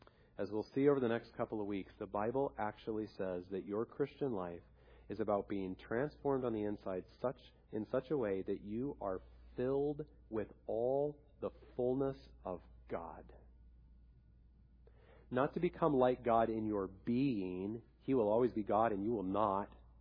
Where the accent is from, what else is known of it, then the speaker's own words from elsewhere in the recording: Salt Lake City, Utah, United States; When I was a kid growing up in Salt Lake City, we had three large peach trees in our backyard.